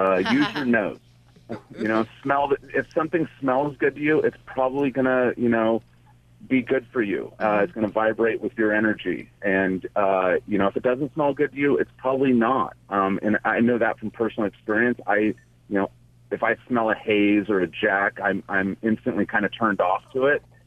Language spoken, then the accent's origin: English; Santa Cruz, California, United States; I grew up in Santa Cruz, and I was on the board of directors of WAM, which is the Women Alliance of Medical Marijuana